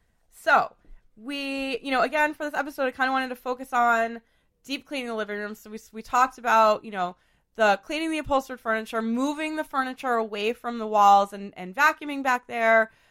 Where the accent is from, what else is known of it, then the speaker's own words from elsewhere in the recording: Boston, Massachusetts, United States; I grew up in Beacon Hill.